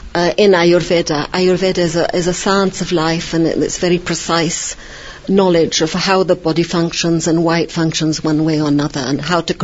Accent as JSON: {"language": "English", "country": "Lebanon", "said": "I'm from Lebanon."}